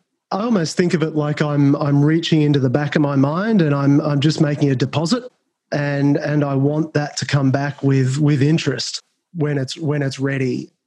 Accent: Australia; moved away as an adult; also born or lived in Singapore; now in United States; I lived 4 years in Singapore. I grew up in Australia, moved to Singapore for 4 years. And then in mid-2016, I moved to the US

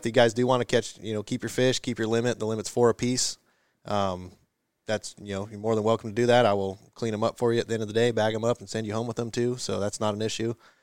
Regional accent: California, United States; Like I said, I'm from California. We got deer hunting in California

